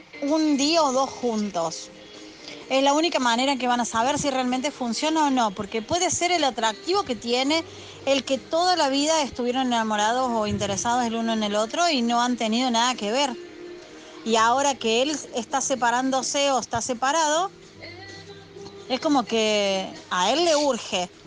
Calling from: Argentina; desde Argentina otra vez.

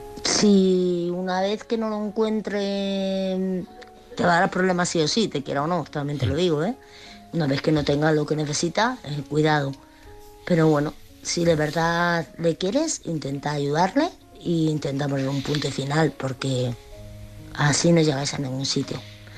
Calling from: Madrid, Community of Madrid, Spain; corresponsal de Madrid.

